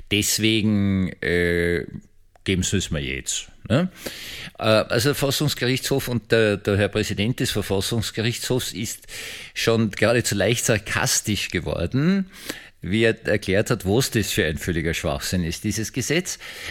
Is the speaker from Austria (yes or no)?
yes; Austria; freut mich als Österreicher unglaublich.